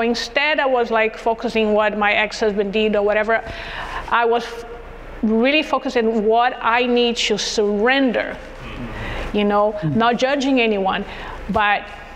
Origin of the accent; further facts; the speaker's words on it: Brazil; English is a second language; now in United States; this was when I moved here to the United States because I'm from Brazil. And with that also on top of everything, because a new language, a new country